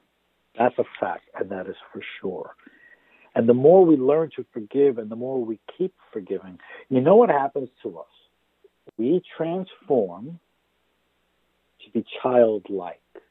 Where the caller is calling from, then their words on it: Tenafly, New Jersey, United States; from the SMA Fathers. I'm calling in from Tenafly.